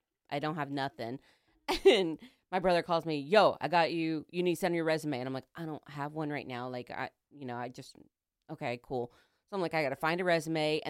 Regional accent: Texas, United States; We're both from Texas.

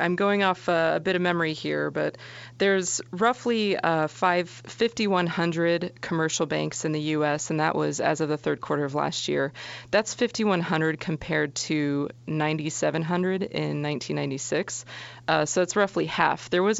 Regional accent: Florida, United States; I mean, even where I grew up in Florida, the banks that I used to talk to there as a reporter are down to at least half at this point.

